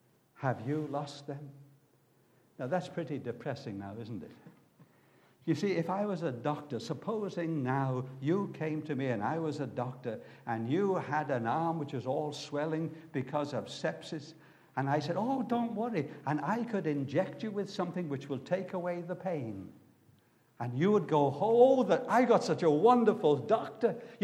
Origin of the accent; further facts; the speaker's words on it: Barry, Wales, United Kingdom; also born or lived in England; I live in Barry now, but then I went into England and I was rescued from England and I came back to Barry.